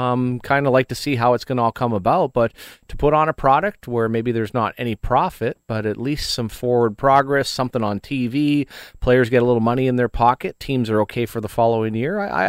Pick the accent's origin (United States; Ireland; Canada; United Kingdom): Canada; as a Canadian, who doesn't love that?